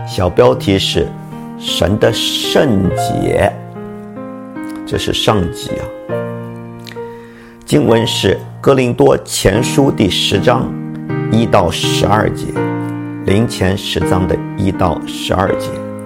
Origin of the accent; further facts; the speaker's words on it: China; 我们中国人俗话说，前车之覆是后车之鉴，我们要引以为戒